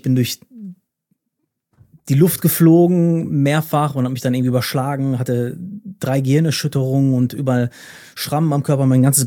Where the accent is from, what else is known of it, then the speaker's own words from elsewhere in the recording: Paderborn, North Rhine-Westphalia, Germany; hab einen Bachelor gemacht in Paderborn, in meiner Heimatstadt, bin quasi wieder zurück zu Mami